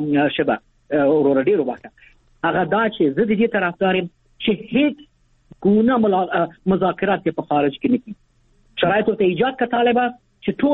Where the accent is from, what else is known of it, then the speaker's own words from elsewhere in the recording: Afghanistan; او ما غوندي میلیون ها افغانان دي